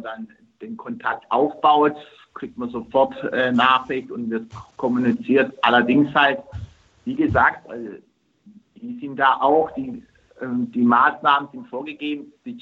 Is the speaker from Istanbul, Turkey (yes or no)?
yes; Istanbul, Turkey; Gerade in meiner Heimat unten, ich glaube jetzt mal, in Istanbul